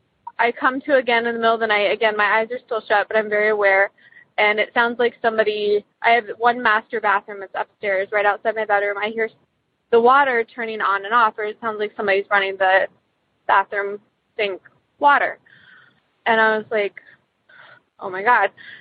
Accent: Columbus, Ohio, United States; Also, I'm from Columbus, Ohio.

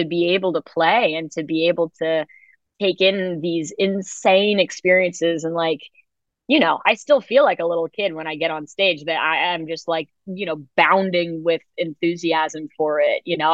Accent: New York City, New York, United States; I grew up in New York City, like, you know, the elevator was such a huge place of performance for me

